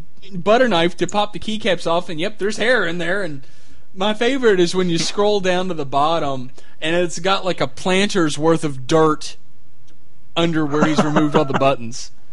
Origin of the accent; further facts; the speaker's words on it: Kentucky, United States; I'm from Kentucky. I don't know how to pronounce these weird European shit.